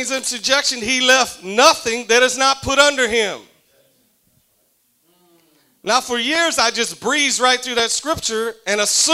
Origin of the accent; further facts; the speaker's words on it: Oklahoma, United States; that's where God's from, because I'm from Oklahoma.